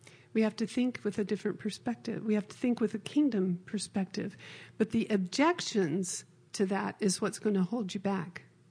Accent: Arizona, United States; We were in Arizona, and my husband's from the Southwest, and I moved there when I was 7. So I grew up out there in Arizona, and we met out there

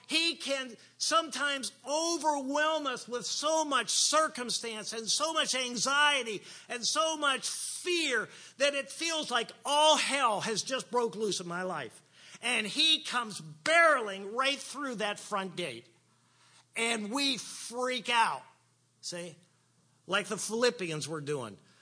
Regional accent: Butler, Pennsylvania, United States; I'm going to be returning to Butler, Pennsylvania. That was my hometown where I was born.

